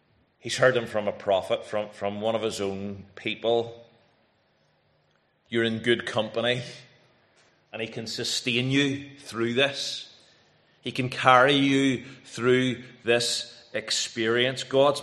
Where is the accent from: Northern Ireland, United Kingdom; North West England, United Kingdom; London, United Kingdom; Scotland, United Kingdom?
Northern Ireland, United Kingdom; As I stood at Windsor Park, National Stadium, singing the national anthem, cheering on my home country against Belarus, booing the Belarus players, cheering the Northern Ireland players